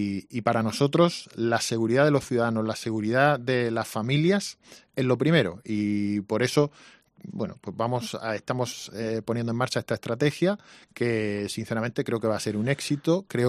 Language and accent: Spanish; Region of Murcia, Spain; Somos la región de Murcia, la comunidad autónoma que menos guardias civiles y menos policías tiene